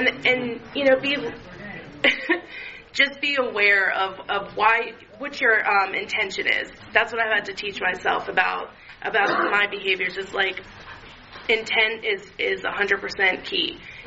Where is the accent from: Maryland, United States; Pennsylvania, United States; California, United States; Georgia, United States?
Maryland, United States; Kent Island; I'm from Kent Island, so this is like far off the beaten path from me.